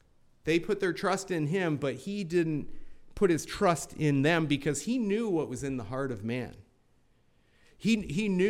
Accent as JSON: {"language": "English", "town": "Binbrook", "region": "Ontario", "country": "Canada", "tie": "born or raised there", "said": "when I go to Binbrook, that's my hometown in southern Ontario, when I go to Binbrook, they give me noogies and they call me"}